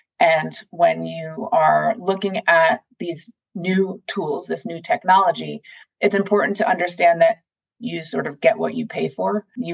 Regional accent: Long Island, New York, United States; accent: Long Island; Well, I mean, for the Knicks fans, as again, I grew up in Long Island going to the Garden. So go New York, go. And yes, you did hear my Long Island accent.

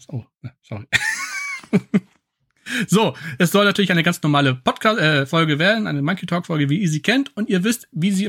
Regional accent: Hamburg, Germany; Ich kenne ja immer nur das Würfel und Zucker hier als Hamburger

